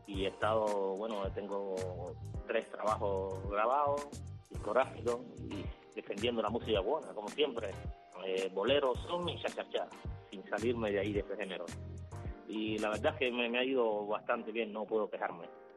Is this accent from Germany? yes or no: no; Cuba; now in Spain